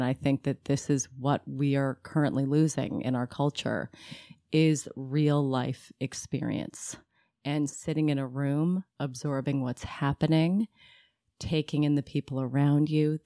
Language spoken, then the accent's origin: English; San Francisco, California, United States; as a child growing up in San Francisco